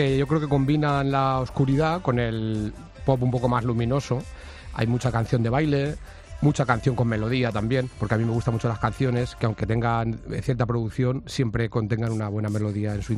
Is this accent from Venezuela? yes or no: no; Villanueva de la Jara, Castilla-La Mancha, Spain; Es una ermita de mi pueblo, de Villanueva de la Jara.